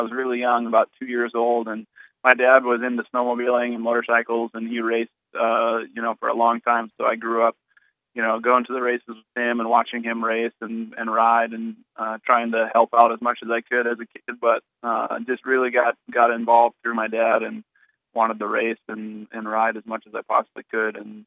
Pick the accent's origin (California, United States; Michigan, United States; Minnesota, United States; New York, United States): Minnesota, United States; Thief River Falls; I grew up in Thief River Falls, where the Arcticat factory is